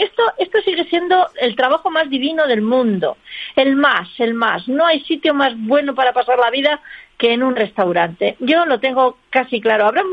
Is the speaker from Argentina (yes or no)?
no; Spain; pero como yo soy de España, yo cuento la mía.